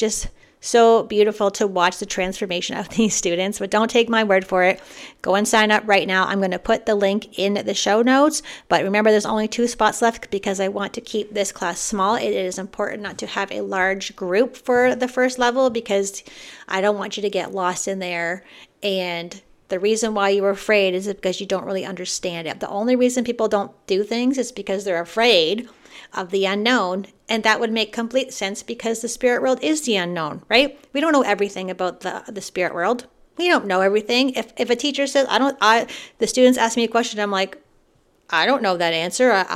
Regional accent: Canada; so that was surprising to me because I'm from Canada

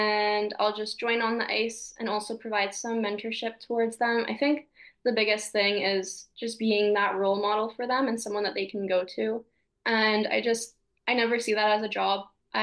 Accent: Winnipeg, Manitoba, Canada; coaches including wearing a Winnipeg Jets hat. So that was a crazy thing, coming to Manila and seeing my hometown's NHL team on people's hats here in Manila.

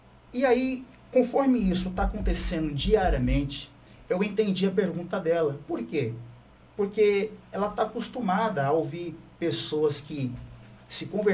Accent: São Paulo, Brazil; E eu sou nascido e criado de São Paulo, né? Comecei fazendo amigos, amizade em São Paulo. E quando eu tinha aproximadamente 12 anos de idade, né, meus pais decidiram se mudar para a Baixada.

